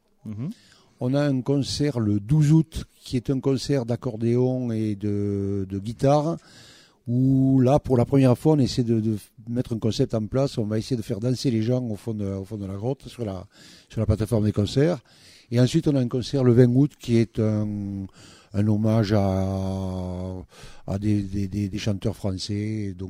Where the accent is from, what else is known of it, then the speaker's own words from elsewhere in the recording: Toulouse, Occitanie, France; Moi, je suis toulousain d'origine, hein